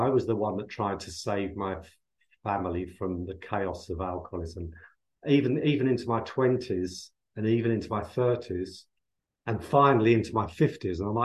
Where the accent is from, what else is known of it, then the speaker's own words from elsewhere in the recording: England, United Kingdom; also born or lived in Dublin; Because we left Dublin to come to England when I was about 3 years old